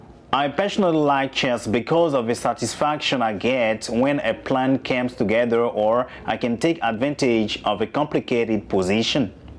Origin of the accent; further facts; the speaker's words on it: Ireland; I come from Ireland and I love chess.